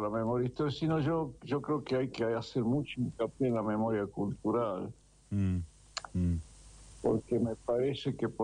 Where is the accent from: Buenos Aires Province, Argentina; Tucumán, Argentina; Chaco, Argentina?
Tucumán, Argentina; Pero yo personalmente, como tucumano, digamos